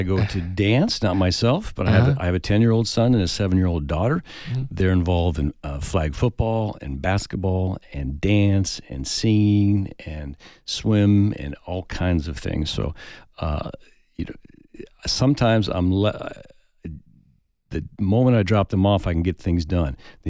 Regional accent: Tucson, Arizona, United States; I'm a lifelong Dem. I grew up in Tucson. Tucson is my community.

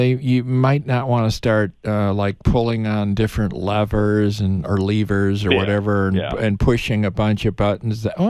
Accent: Chicago, Illinois, United States; Dr. Sykes, just back from my hometown of Chicago, Illinois.

